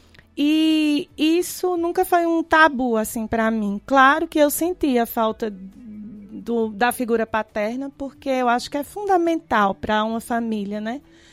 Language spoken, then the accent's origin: Portuguese; Serra Talhada, Pernambuco, Brazil; born there; eu nasci em Serra Talhada e eu fui adotada